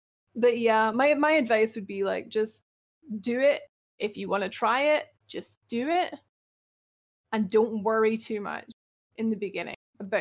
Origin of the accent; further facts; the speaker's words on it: Scotland, United Kingdom; I am Scottish. A lot of people like my voice, which is cool.